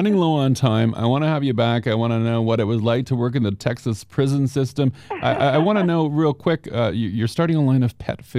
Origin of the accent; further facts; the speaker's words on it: Toronto, Ontario, Canada; here in my hometown of Toronto, in my community of gay brothers and sisters